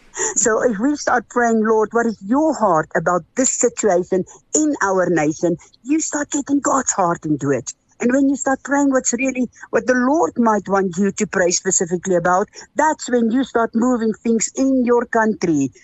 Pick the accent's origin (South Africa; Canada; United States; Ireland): South Africa; Free State; I was born and bred South African. I grew up in the Free State